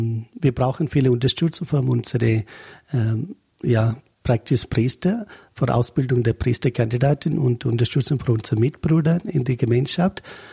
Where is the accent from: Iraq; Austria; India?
India; German is a second language; moved away as an adult; now in Germany; Eigentlich komme ich aus Indien und seit 2011 September hier in Deutschland bis zum Regensburg angekommen.